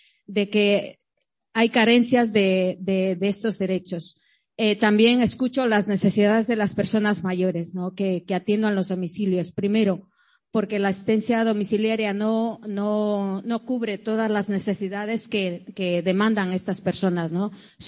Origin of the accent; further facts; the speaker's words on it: Ecuador; now in Spain; Sí, soy ecuatoriana, llevo desde el año 99 aquí en Euskal Herria.